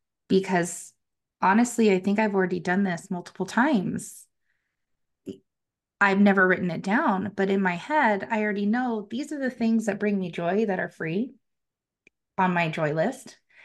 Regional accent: San Diego, California, United States; I came from San Diego. I think $5 was when I was a child.

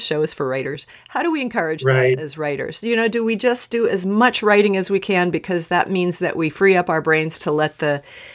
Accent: Ohio, United States; Yeah, I grew up in Ohio.

